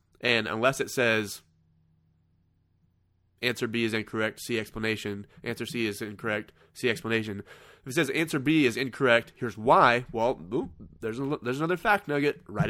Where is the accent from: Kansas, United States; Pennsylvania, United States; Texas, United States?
Kansas, United States; I think I said tractor because I'm from Kansas.